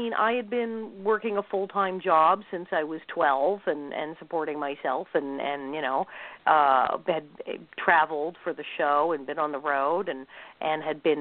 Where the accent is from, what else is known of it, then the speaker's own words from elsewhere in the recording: Hollywood, California, United States; growing up in Hollywood, too.